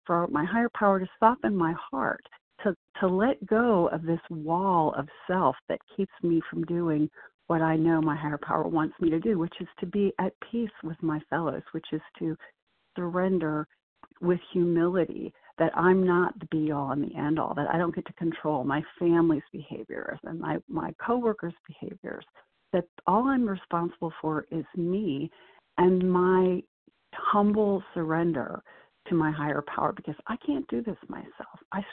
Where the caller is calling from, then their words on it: North Carolina, United States; from North Carolina.